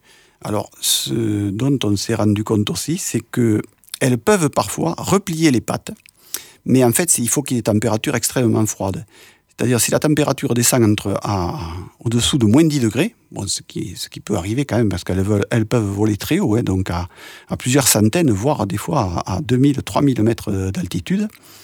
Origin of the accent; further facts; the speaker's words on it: France; Alors chez nous, en France, elles ont pas mal de lieux où elles peuvent faire étape.